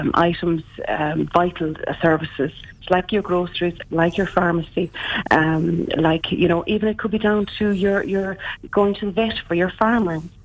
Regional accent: Munster, Ireland; I'm from East Clare, so some of yours might know, but I was involved this weekend in setting up the East Clare COVID-19 Community Response Group.

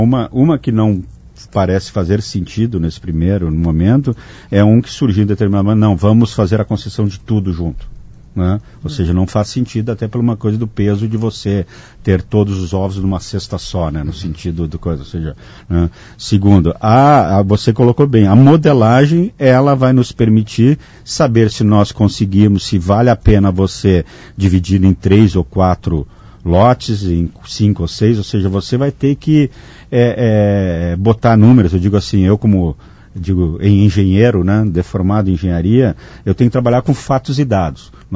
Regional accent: Pelotas, Rio Grande do Sul, Brazil; Eu sou de Pelotas.

